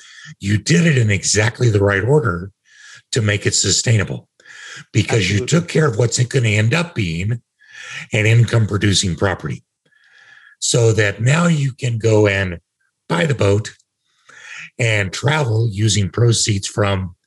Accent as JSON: {"language": "English", "region": "Kansas", "country": "United States", "said": "Now, mind you, I'm from Kansas and my wife is from Minnesota and we were living in Denver."}